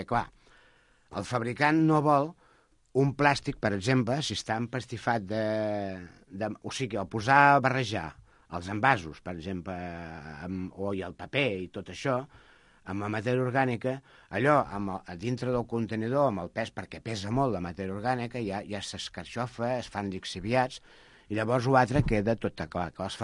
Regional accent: Montcada, Catalonia, Spain; jo sóc de Montcada

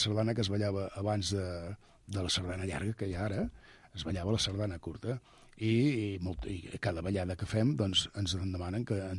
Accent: Barcelona, Catalonia, Spain; born there; now in Garriguella, Spain; soc nascut a Barcelona, però visco a Garriguella

